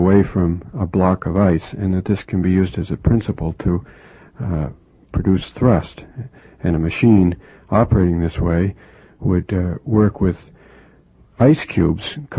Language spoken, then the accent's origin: English; Boston, Massachusetts, United States; also born or lived in Dayton; I was born in Dayton, Ohio, but my parents moved to Massachusetts and to the Boston area very shortly after I was born. So really, I've only known the Boston area since I first opened my eyes.